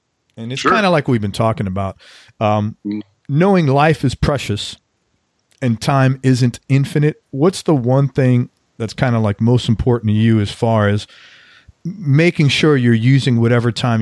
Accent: New York City, New York, United States; I'm from New York City originally

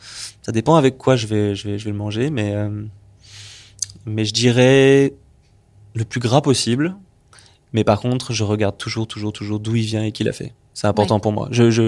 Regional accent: Brittany, France; loin de mon pays bigoudin, j'aime bien puiser un peu dans ce qui a fait ma culture, mais là où j'ai grandi en fait.

